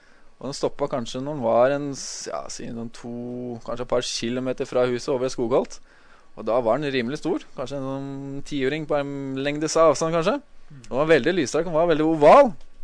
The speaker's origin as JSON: {"language": "Norwegian", "town": "Nannestad", "region": "Akershus", "country": "Norway", "said": "Jeg er fra Nannestad, 33 år gammel."}